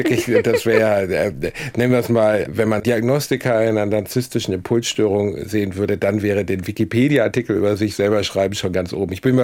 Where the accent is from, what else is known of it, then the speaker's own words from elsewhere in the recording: North Rhine-Westphalia, Germany; Ich bin Westfale, weißt du?